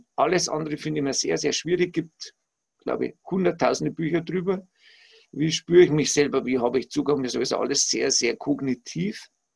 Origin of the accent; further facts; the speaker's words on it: Bavaria, Germany; die war aus einer größeren Stadt da bei uns in Bayern, also da gibt es einen Spielplatz am Fluss.